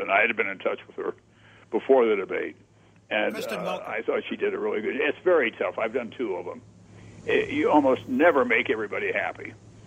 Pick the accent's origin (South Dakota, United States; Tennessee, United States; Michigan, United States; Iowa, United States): South Dakota, United States; Yankton; I went with a teammate from my hometown, Yankton, who was highly, highly recruited, including by the Gophers.